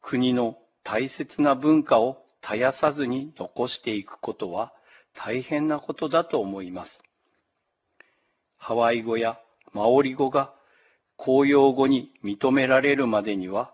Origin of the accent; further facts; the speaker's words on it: Hokkaido, Japan; 道産子として微力ながら